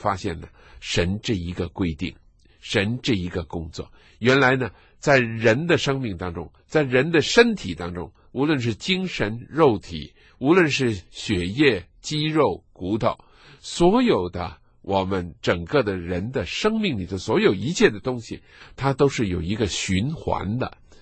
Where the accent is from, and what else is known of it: China